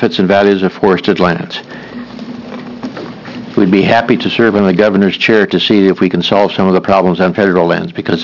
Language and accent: English; Tigard, Oregon, United States; I am a professional wildlife ecologist. I'm from Tigard, Oregon.